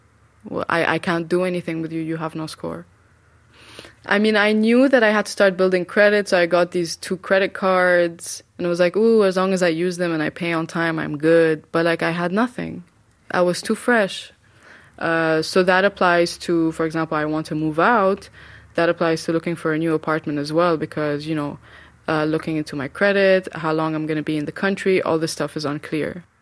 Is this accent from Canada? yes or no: no; Dubai, United Arab Emirates; moved away as an adult; now in United States; I'm from Syria, but I was born and raised in Dubai. So I came to the U.S. in August 2013 to do a master in filmmaking.